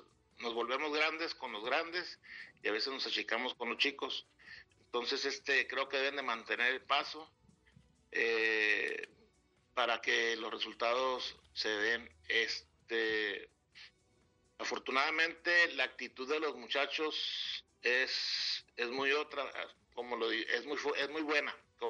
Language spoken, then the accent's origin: Spanish; Mexico; así somos los mexicanos, somos muy apoyadores, ¿no?